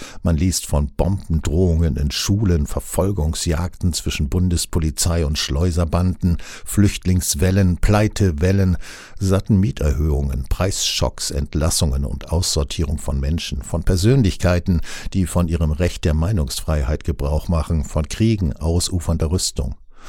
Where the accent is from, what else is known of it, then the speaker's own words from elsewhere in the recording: Plauen, Saxony, Germany; in meiner Heimatstadt Plauen in der großen zentralen Einkaufsmeile mitten in der Altstadt